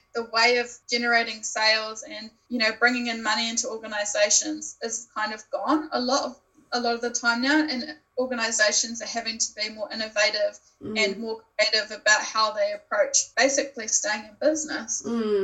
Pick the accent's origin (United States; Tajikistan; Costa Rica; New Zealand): New Zealand; I'm so proud of being a New Zealander and all the creativity in the world.